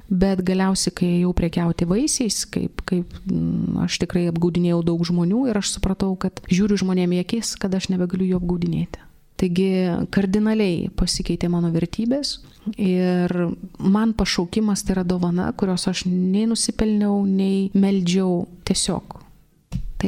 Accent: Vilnius, Vilnius County, Lithuania; Esu vilnietė ir gyvenau taip pat Vilniuje.

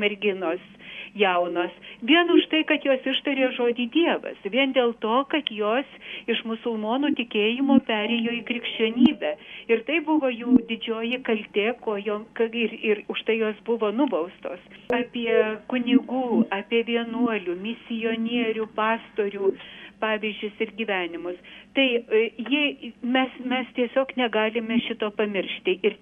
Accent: Druskininkai, Alytus County, Lithuania; Mes, bent jau aš, gimiau okupuotoje Lietuvoje. Ir labai gerai prisimenu laikus, kaip reikėdavo slėptis už močiutės nugaros, einant į bažnyčią mano gimtuose Druskininkuose

